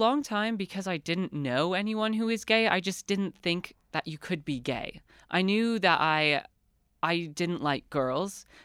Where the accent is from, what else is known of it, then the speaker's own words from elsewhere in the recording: Penn Yan, New York, United States; it was really difficult growing up because I didn't feel comfortable